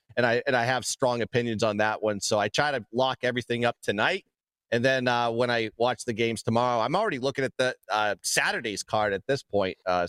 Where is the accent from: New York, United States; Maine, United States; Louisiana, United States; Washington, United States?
Maine, United States; I'm from Maine. He grew up like 30 minutes up the road from me.